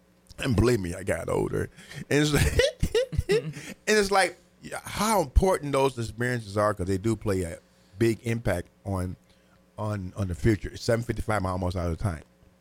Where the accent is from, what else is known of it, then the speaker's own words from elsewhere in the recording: Terre Haute, Indiana, United States; In my hometown's Terre Haute, but I went to four different high schools and didn't finish none of them.